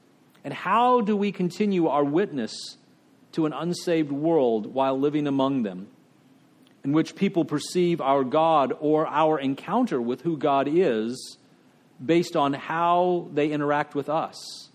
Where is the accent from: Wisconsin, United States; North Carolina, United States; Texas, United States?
Texas, United States; I remember growing up in Texas when we had blue laws and you couldn't sell certain things on Sunday